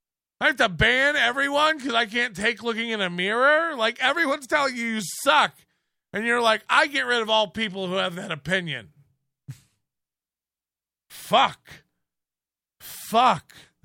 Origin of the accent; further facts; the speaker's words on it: Florida, United States; When I was growing up in Florida